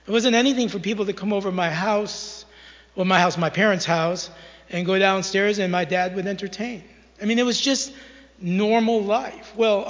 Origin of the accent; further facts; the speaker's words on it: Syracuse, New York, United States; I was raised in Syracuse, New York. So I am a Yankee.